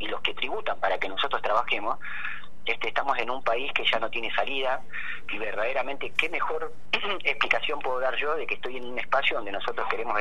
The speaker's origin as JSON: {"language": "Spanish", "town": "Campo Grande", "region": "Río Negro", "country": "Argentina", "tie": "born or raised there", "also_born_or_lived": "Cipolletti", "lives_now": "General Roca, Argentina", "said": "Sí, soy nacido en Cipolletti, criado en Campo Grande, Villa Manzano, hijo de trabajadores rurales, de un trabajador y una trabajadora rural."}